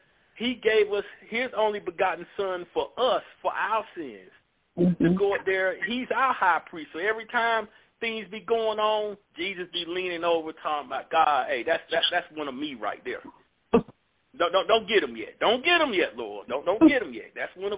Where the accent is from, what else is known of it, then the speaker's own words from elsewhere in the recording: the South, United States; I'm originally from the South